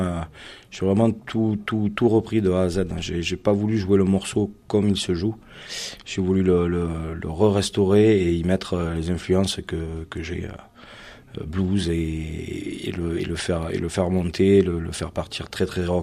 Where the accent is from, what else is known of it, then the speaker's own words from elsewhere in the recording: Gruissan, Occitanie, France; Je viens de Grussan, un petit village en bord de mer, tout près de Narbonne.